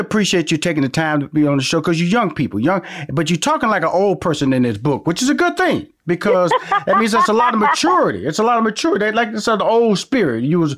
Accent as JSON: {"language": "English", "town": "Houston", "region": "Texas", "country": "United States", "said": "I'm from Houston, Texas, so this is going to be a good call."}